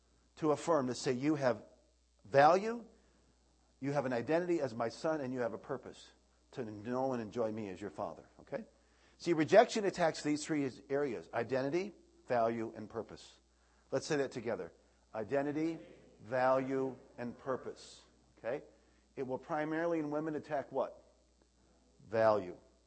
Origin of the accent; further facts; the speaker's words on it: Iowa, United States; Hey, I'm from Iowa, I can do whatever I want.